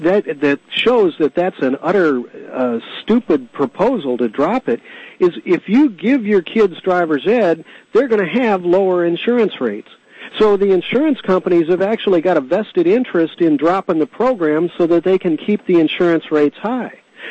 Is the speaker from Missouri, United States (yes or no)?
yes; St. Louis, Missouri, United States; when I was brought up in St. Louis, we had driver's ed in our high school.